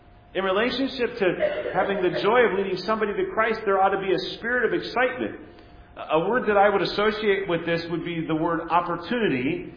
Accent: Nebraska, United States; You know, when I was growing up in Nebraska

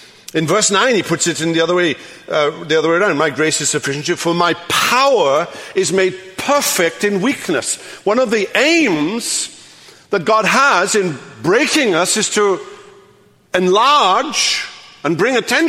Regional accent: Wales, United Kingdom; I grew up in what we called West Wales, and it was culturally distinct from South Wales and North Wales, even though we're only talking 100 miles here.

